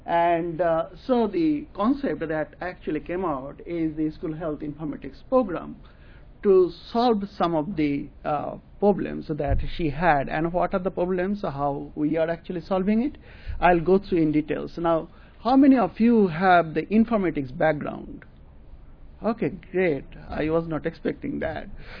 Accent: California, United States; English is a second language; I'm from California, and they are from Illinois.

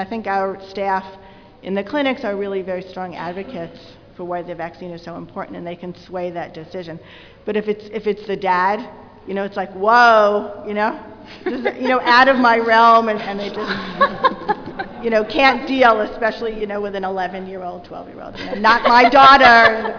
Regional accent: New York City, New York, United States; from New York City.

